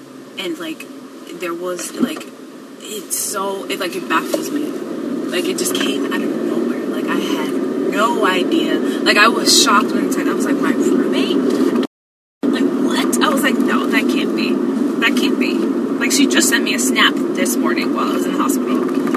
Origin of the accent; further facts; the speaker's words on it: Rhode Island, United States; Like, I'm from the smallest state. Like, I grew up sheltered in private school since nursery.